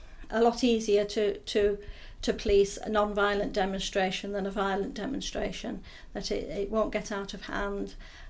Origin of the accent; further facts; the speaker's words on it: Barrow-in-Furness, North West England, United Kingdom; I grew up in Barrow-in-Furness, and they're building Trident submarines there